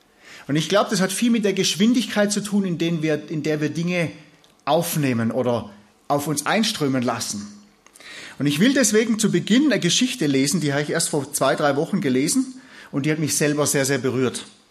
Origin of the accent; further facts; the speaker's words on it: Southern Germany, Germany; Sie ist Amerikanerin, ich bin Süddeutscher.